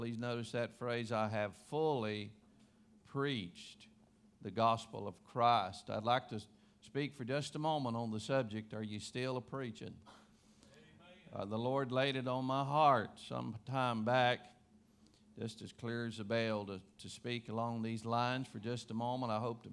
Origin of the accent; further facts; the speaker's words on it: Taylorsville, United States; And I'm from Taylorsville